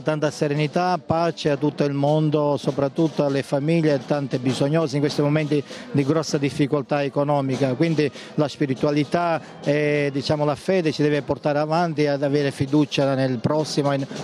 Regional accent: Valguarnera, Sicily, Italy; veniamo dalla Sicilia, da Val Guarnera in provincia di Enna

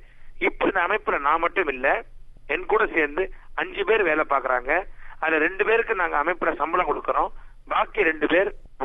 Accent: Madurai, Tamil Nadu, India; நான் மதுரையை சேர்ந்தவன். எனக்கு இப்ப வயசு 30 ஆகுது.

